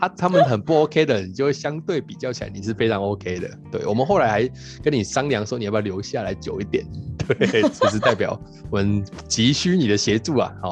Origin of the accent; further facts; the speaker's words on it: Tainan, Taiwan; 就是因为我们都是台南人嘛，所以就会有点亲切感。